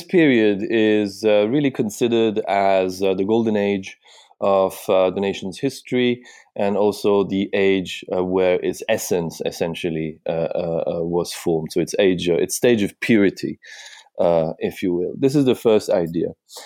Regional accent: Iran; As I grew up in Iran in the 1980s

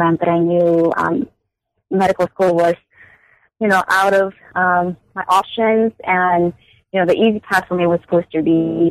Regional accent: São Paulo, Brazil; now in United States; I was born and raised in Sao Paulo, Brazil. I am Korean, so I identify myself primarily as Asian American.

